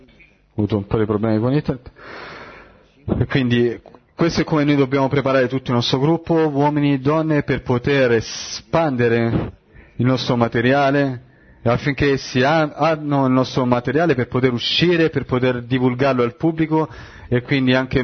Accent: Rehovot, Central District, Israel; Io sono di Rehovot

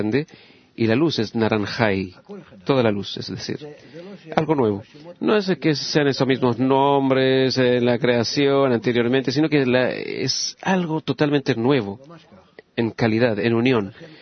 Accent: Rishon LeZion, Central District, Israel; de Rishon LeZion.

